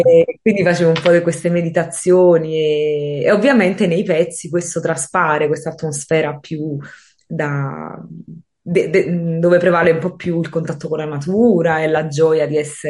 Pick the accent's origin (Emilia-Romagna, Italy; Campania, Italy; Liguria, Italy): Campania, Italy; Naples; also born or lived in London, United Kingdom; ora in questo momento sono in Italia, a Napoli, che è la mia città natale dove sono cresciuta, ma ho vissuto in modo praticamente, cioè, in maniera fissa, per 10 anni a Londra fino a un annetto fa